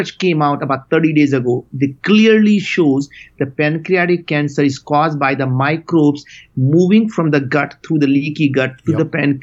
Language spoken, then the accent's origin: English; India; moved away; I came to this country with absolutely nothing. I grew up in India.